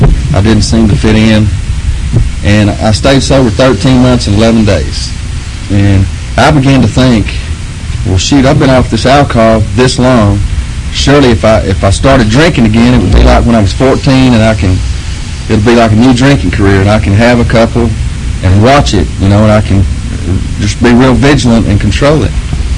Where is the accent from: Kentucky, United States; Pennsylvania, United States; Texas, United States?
Texas, United States; And they kind of slapped me around a little bit, and I told them I was from Texas.